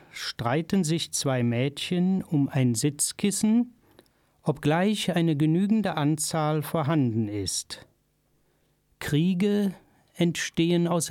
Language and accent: German; Kelkheim, Hesse, Germany; Ich stamme aus Kelkheim im Taunus.